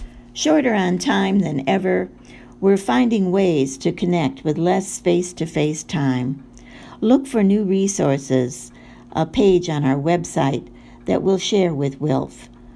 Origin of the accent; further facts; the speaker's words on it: Benton Harbor, Michigan, United States; This event in Benton Harbor, Michigan, my hometown, devastated by racism and corporate greed, shared women's stories and knowledge.